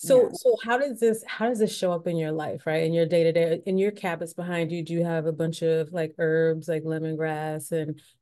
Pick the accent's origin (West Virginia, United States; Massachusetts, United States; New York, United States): New York, United States; because we grew up in Long Island and my grandmother is like an avid still like planter